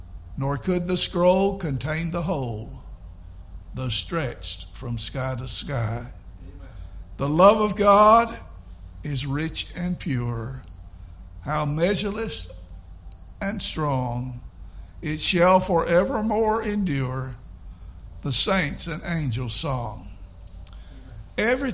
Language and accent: English; Albemarle, North Carolina, United States; We grew up over on the Mill Hill in Albemarle, which is the wrong side of the tracks.